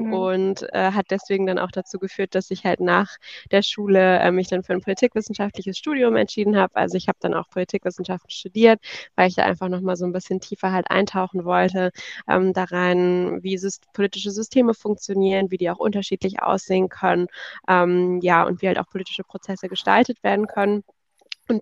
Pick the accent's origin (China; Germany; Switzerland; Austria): China; Ich bin auch im Ausland aufgewachsen, also ich bin in China aufgewachsen, das heißt auch in einem Umfeld sozusagen als Deutsche, die in China lebt